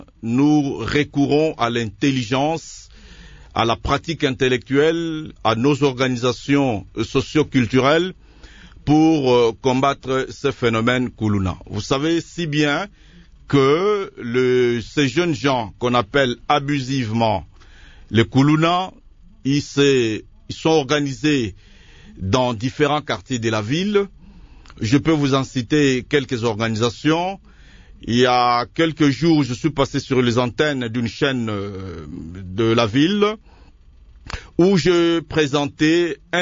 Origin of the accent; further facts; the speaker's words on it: Matete, Kinshasa, DR Congo; Nous sommes natifs de la commune de Matete.